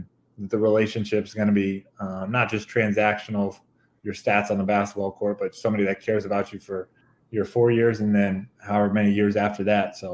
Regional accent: Lexington, Kentucky, United States; Well, I think growing up in Lexington, Kentucky, they take it pretty serious.

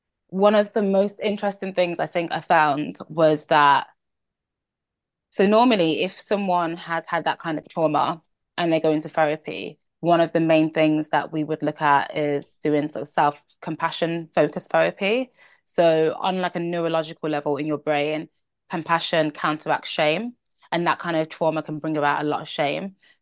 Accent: Birmingham, West Midlands, United Kingdom; I'm from Birmingham.

